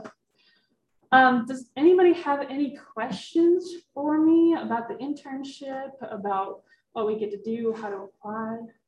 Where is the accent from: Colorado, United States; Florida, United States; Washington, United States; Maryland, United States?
Colorado, United States; Denver; I'm from Denver myself, so I thought North Dakota was just flat.